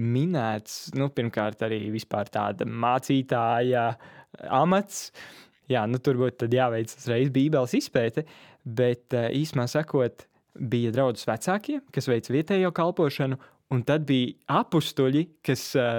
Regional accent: Cēsis, Vidzeme, Latvia; es pats esmu no Cēsīm

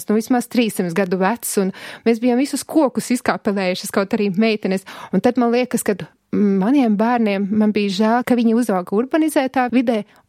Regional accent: Alūksne Municipality, Latvia; born there; Es esmu dzimusi laukos, Alūksnes rajonā.

